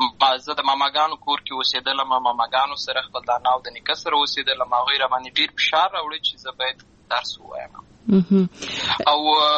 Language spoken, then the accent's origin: Pashto; Lashkargah, Helmand, Afghanistan; زه په اصل کې د اروزګان ولایت یم، اما زه په هلمند ولایت لشکرګاه کې پیدا شوی یم، امالته لوی شوی یم، امالته مې ښوونځی لوستی دی